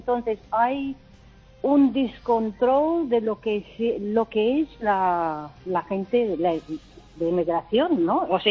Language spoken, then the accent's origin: Spanish; England, United Kingdom; Spanish is a second language; now in Spain; No, soy británica, he conservado siempre mi pasaporte británica. Y cuando hablo un poco más te das cuenta. Hay un dije británico allí.